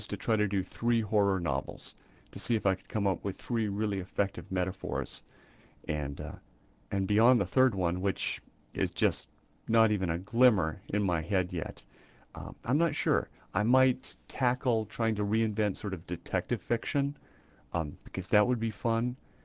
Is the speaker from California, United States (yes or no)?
no; Washington, United States; I was raised in Eastern Washington, where we had the whole urban cowboy thing.